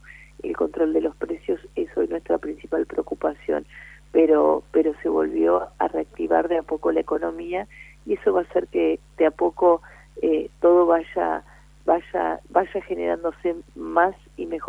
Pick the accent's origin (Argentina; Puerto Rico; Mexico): Argentina; General Campos, Entre Ríos; yo lo veo en mi pueblo, en General Campos